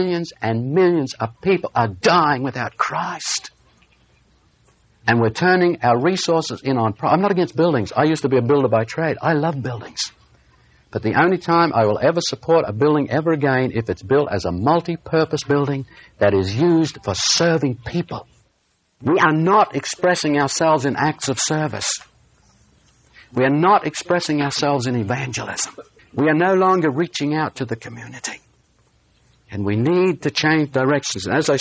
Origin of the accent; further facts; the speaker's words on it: Australia; moved away as an adult; now in United States; I said, well, I'm from Australia. She said, how long have you been in North America? I said, for about 6 months.